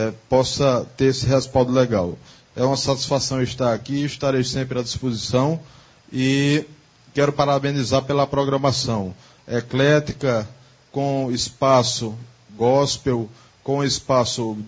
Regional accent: Afogados da Ingazeira, Pernambuco, Brazil; motivo de orgulho e motivo de satisfação para nós que somos aqui de Afogados da Ingazeira.

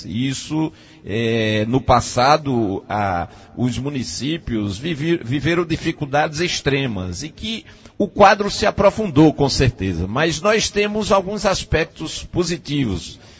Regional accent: Carnaíba, Pernambuco, Brazil; com muita vontade de fazer aquilo que o povo merece na minha terra, Carnaíba.

